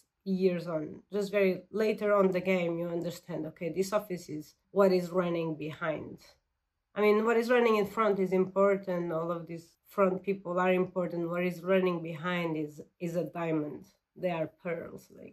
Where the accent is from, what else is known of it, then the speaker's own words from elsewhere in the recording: Portugal; You know, like, I came from Portugal. Portugal is really small.